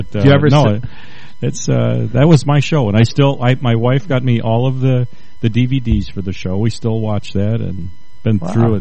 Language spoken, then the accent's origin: English; Anchorage, Alaska, United States; Anchorage, Alaska, my hometown.